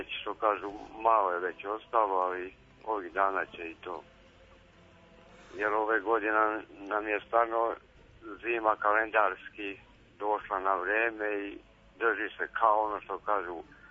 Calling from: Belanovica, Šumadija and Western Serbia, Serbia; Ja sam iz Belanovice.

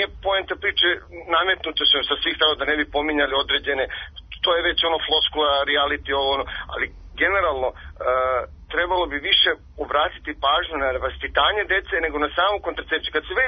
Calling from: Subotica, Vojvodina, Serbia; ja sam isto zovem iz Subotice.

